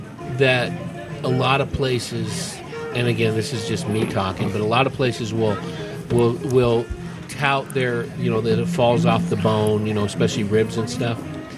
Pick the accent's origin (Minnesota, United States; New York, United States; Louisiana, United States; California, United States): California, United States; There was a couple places in the East Bay where I grew up in California.